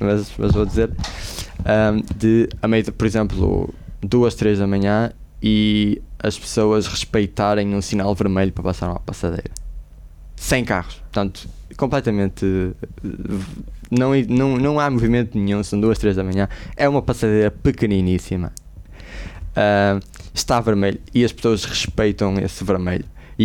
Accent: Portugal; eu sou uma pessoa que vim de Portugal

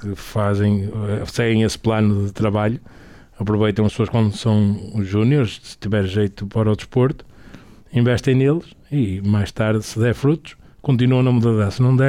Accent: Vila do Conde, Porto, Portugal; A gente depois é uma modalidade na minha terra, em Vila do Conde.

